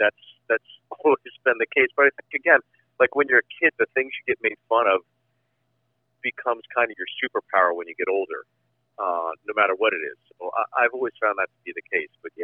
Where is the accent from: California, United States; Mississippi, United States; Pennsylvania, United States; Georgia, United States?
Pennsylvania, United States; Pittsburgh; I grew up in Pittsburgh, and actually you're an Ohio boy.